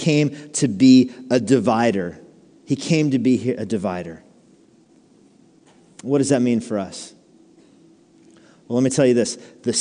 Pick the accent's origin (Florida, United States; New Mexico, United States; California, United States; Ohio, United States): New Mexico, United States; well, I'm from New Mexico.